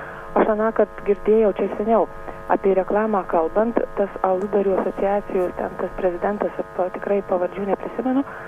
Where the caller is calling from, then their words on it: Prienai, Kaunas County, Lithuania; iš Prienų rajono.